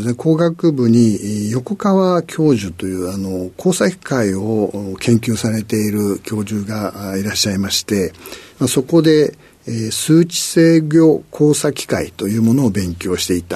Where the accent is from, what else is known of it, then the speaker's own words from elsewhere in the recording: Ota, Tokyo, Japan; born there; 東京のですね、大田区で、生まれました。